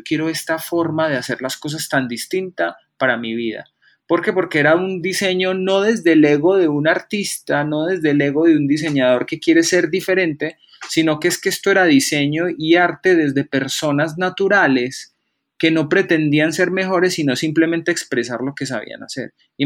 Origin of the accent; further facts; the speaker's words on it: Colombia; yo vengo desde Colombia, quiero hacer esto, pero no me abren las puertas